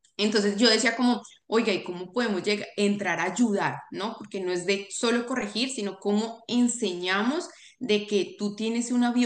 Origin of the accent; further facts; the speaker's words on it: Bogotá, Colombia; tengo 28 años. También soy de Bogotá, Colombia, soy psicóloga en Colombia